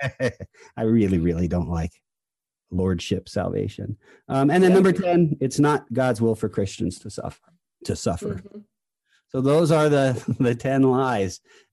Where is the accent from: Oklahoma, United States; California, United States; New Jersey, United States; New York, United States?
New Jersey, United States; If you haven't noticed yet, I talk a lot. I'm from New Jersey. I'm Italian.